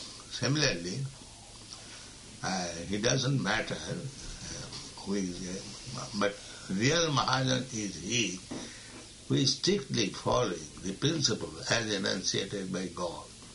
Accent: India; I am also an Indian.

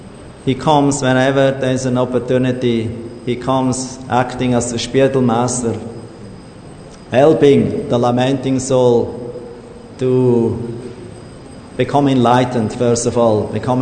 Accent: Zurich, Switzerland; I came to my hometown. It was in Switzerland, near Zurich.

